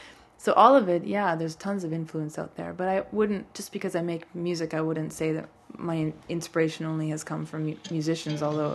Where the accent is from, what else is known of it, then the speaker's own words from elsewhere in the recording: Canada; now in Europe; And all of my Canadian friends that have moved to Europe, we always joke that our little slogan is we come from Canada, so we've got stamina.